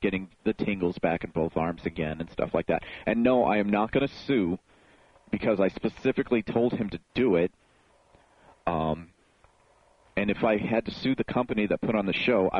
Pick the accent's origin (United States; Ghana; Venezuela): United States; Chicago, Illinois; I am from Chicago, in the Chicago area, and I grew up in a bad neighborhood